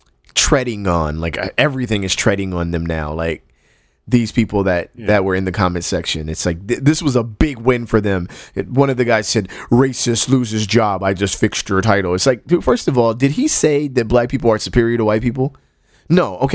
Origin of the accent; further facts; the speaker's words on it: United States; I'm from America. We seem to be collectively very uncomfortable with bringing up the ugliness of American history.